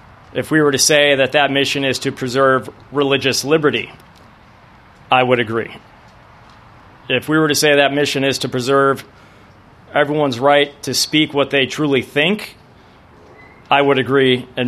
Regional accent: California, United States; We come from Ventura County, where we work and support our Navy.

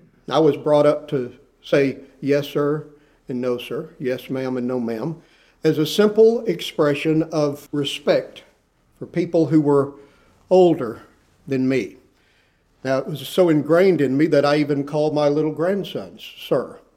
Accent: Texas, United States; The old preachers, when I grew up in West Texas, used to say that you could teach a parrot to say Jesus is Lord.

